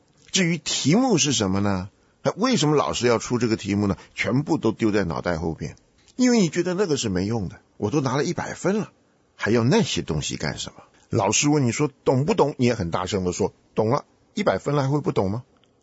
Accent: China; 我们中国人都劝儿女要多读书

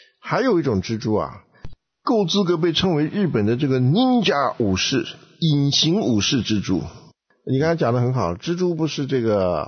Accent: China

